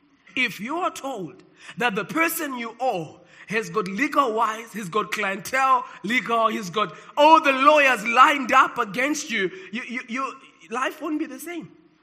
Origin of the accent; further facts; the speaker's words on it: Cape Town, Western Cape, South Africa; Okay, I came from Cape Town as well.